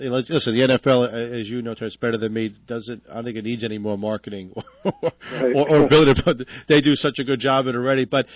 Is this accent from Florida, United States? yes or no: no; New York, United States; even though I grew up in New York, I'm a New York boy